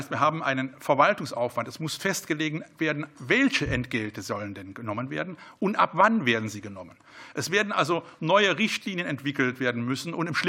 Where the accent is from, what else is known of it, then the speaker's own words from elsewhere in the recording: Rhineland, Germany; Auch ich komme aus dem Rheinland und wir haben da so ein schönes Karnevalslied.